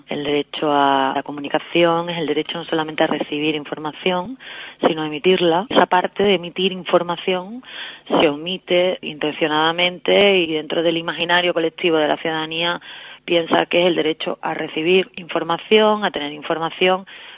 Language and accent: Spanish; Seville, Andalusia, Spain; se hizo en Sevilla, que es de donde yo soy